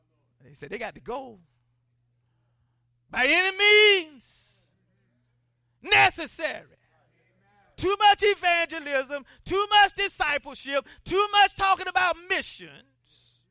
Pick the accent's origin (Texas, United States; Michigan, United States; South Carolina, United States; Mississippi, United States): South Carolina, United States; I'm from South Carolina. I've heard a whole lot of idioms and sayings, but I had never heard that.